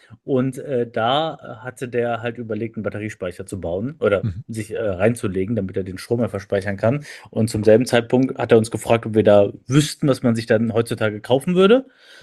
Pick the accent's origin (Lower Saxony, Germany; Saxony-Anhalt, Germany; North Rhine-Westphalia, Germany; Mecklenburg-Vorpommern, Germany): North Rhine-Westphalia, Germany; Köln; now in Aachen, Germany; ich bin eine Kölsche Jung, aus Köln gebürtig, dann nach Aachen gezogen für mein Studium an der RWTH Aachen, Wirtschaftsingenieur und Maschinenbau studiert